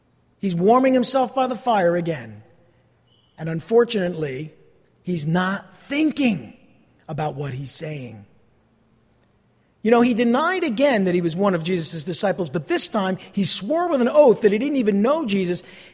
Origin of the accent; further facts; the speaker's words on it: New Jersey, United States; accent: New Jersey; It's like, if you heard me teaching, you say, "He must be from New Jersey." You would recognize my accent. It's hard for me to disguise my accent